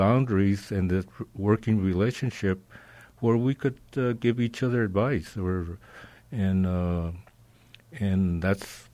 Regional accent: San Bernardino, California, United States; born there; I was born here in San Bernardino.

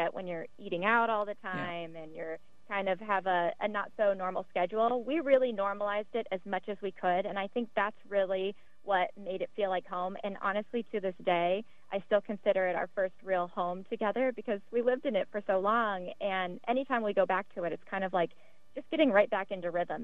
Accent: Nebraska, United States; We are both from the Midwest. I'm from Nebraska, small town in Nebraska.

